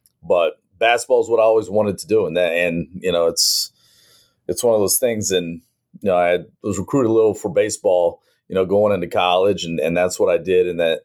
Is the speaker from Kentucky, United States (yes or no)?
yes; Lexington, Kentucky, United States; And where I lived in Lexington, Kentucky, we'd stay up late, watch the Kentucky games. But just growing up in Kentucky, you know, just basketball very early was the first sport that I really started playing